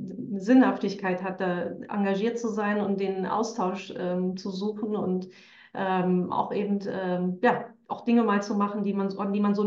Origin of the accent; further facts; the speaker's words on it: Saxony, Germany; Aber Sächsisch wird in meiner Heimatstadt wenig gesprochen. Das ist eine Mischung aus dem Berliner Dialekt, dem Görlitzer Dialekt und dem Schlesischen so ein bisschen